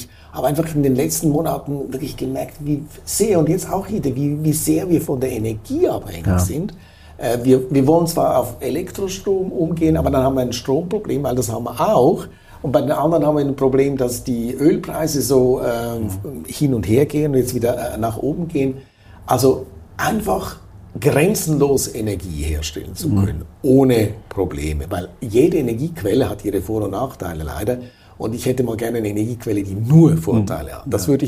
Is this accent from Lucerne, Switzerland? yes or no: no; Zurich, Switzerland; ich bin Zürcher, ich bin aufgewachsen hier